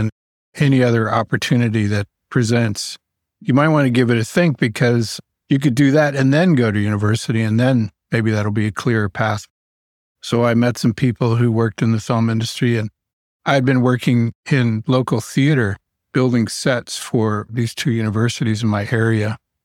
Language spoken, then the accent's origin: English; Washington, D.C. area, United States; also born or lived in Chapel Hill, North Carolina; And I was born in the university hospital there while he was getting his master's. And he graduated shortly after that, and we moved to the D.C. area.